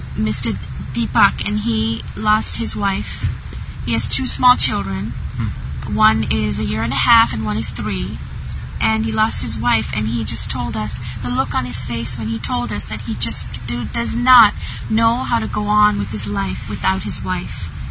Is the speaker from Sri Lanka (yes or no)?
yes; Sri Lanka; now in United States; I've lived in the U.S. on and off about 15 years. So I was born and raised in Sri Lanka for the most part, but I've lived here for about that long.